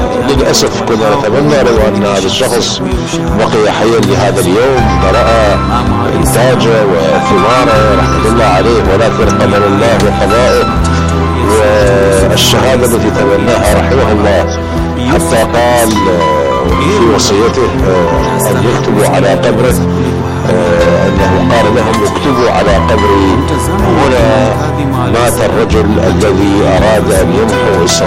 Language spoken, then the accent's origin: Arabic; Iraq; عندنا في العراق